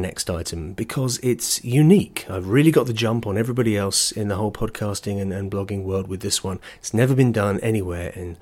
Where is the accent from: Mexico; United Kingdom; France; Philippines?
United Kingdom; England; now in California, United States; Being an Englishman living in California, I only moved here about 5 years ago.